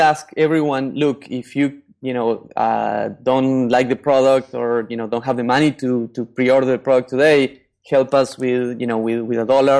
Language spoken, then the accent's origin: English; Argentina; moved away; also born or lived in Spain / United States; I grew up in Argentina. I went to school in Spain and then I lived in the U.S.